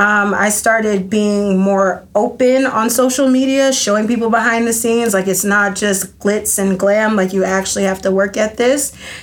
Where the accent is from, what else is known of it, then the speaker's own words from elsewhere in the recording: Atlanta, Georgia, United States; And so I moved from Athens to Atlanta, which I'm originally from, and got an apartment